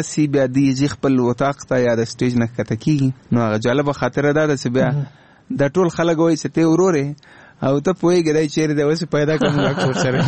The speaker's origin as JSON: {"language": "Pashto", "country": "Afghanistan", "second_language": "Pashto", "said": "نه زه افغان یم خو هندي ژبه ما زده کړې"}